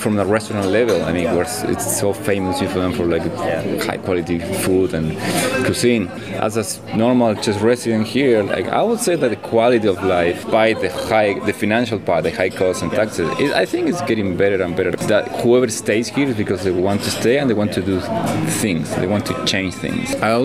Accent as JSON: {"language": "English", "town": "Valparaiso", "region": "Valparaíso", "country": "Chile", "tie": "born or raised there", "second_language": "English", "said": "My own hometown, I'm from Valparaiso, Chile."}